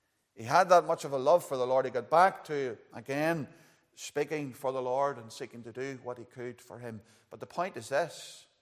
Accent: Dungannon, Northern Ireland, United Kingdom; I was brought up in Dungannon Free Presbyterian Church

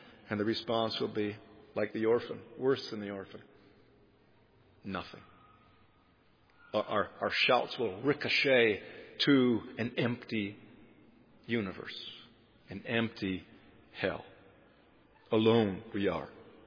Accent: Michigan, United States; I'm from Michigan. There we have the Great Lake, Lake Michigan.

